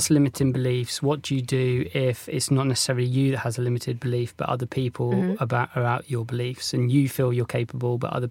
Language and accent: English; South West England, United Kingdom; I noticed this when I was growing up in North Devon.